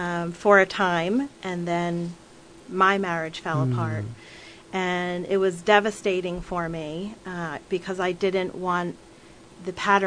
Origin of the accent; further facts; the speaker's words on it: Levittown, Pennsylvania, United States; born there; So I was born in Levittown, Pennsylvania. I have a older brother and a younger sister.